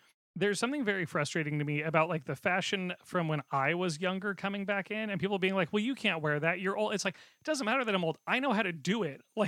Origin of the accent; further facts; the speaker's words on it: Washington, United States; I grew up in Washington. I know how to pump my gas.